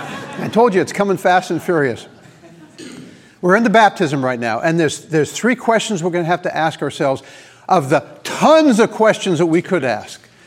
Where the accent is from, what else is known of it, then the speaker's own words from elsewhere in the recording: Washington, District of Columbia, United States; As a matter of fact, the church I grew up in Washington, D.C., my home church